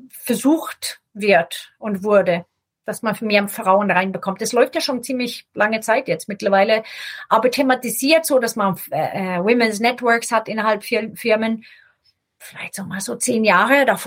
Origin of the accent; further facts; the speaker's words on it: Sweden; German is a second language; Aber ich bin ja schwedisch verdrahtet im Gehirn, also wirklich nur rein grammatikalisch.